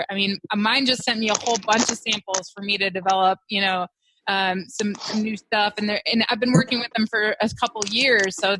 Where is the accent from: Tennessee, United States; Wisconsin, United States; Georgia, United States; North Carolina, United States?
Wisconsin, United States; I'm the opposite. I'm from Wisconsin and I hate the cold. I moved to Texas from Hawaii